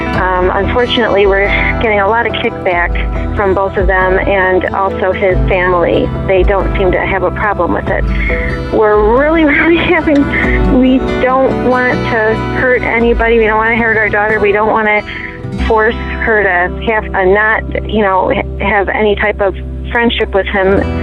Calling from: Michigan, United States; I'm calling from Michigan.

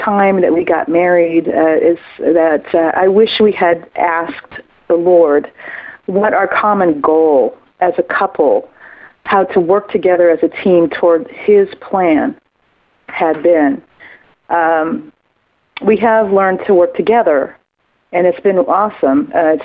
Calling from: Kansas City, Missouri, United States; I'm calling from the Kansas City area.

